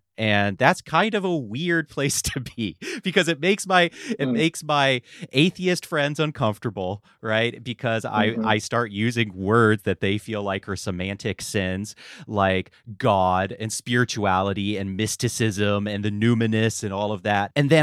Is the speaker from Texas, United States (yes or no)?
no; Asheville, North Carolina, United States; I grew up in Western North Carolina in the Asheville area. Mm-hmm. I grew up in a charismatic evangelical setting, technically Presbyterian